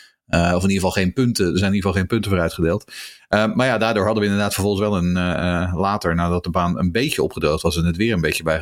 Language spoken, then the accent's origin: Dutch; Netherlands; now in Sweden; Kijk, het onderstreept wel het imago dat wij als Nederlanders hebben. Als een open volk, als een feestend volk.